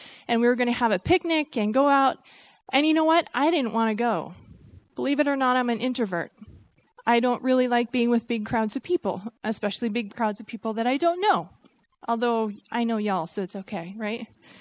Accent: Vermont, United States; born or raised there

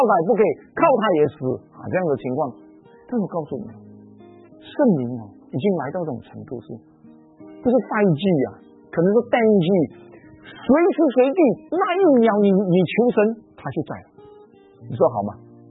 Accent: Malaysia; accent: Malaysian; 他们听我的口音，马来西亚口音

